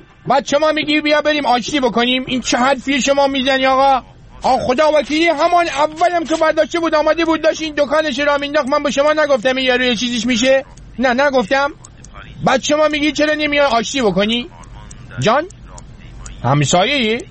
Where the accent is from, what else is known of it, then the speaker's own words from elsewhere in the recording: Rasht, Gilan, Iran; من بچه رشتم من یه زمانی ما توی رشت برای خودمون گندلاتی بودیم